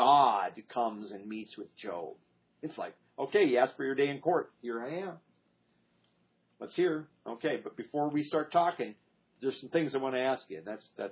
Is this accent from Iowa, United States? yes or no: yes; Iowa, United States; I grew up in a county that was, I think, our we were about 1,500 feet above sea level back where I grew up in Iowa, most of that, between 12 and 1,500.